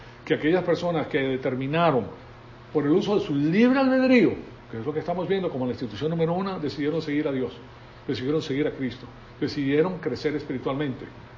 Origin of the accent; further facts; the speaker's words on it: Venezuela; Yo me crié en La Salle, en Venezuela